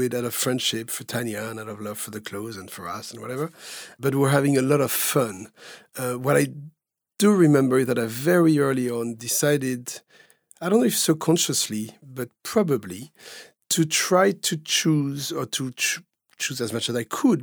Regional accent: Paris, Île-de-France, France; now in New York, United States; the times I was growing up in Paris

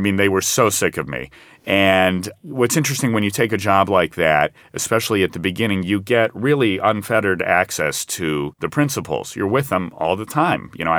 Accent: Los Angeles, California, United States; I grew up in Los Angeles.

